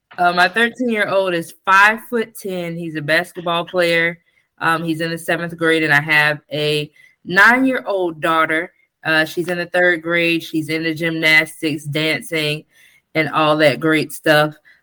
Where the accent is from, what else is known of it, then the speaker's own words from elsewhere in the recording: Sumter, South Carolina, United States; I'm from Sumter, South Carolina. I think I left that out.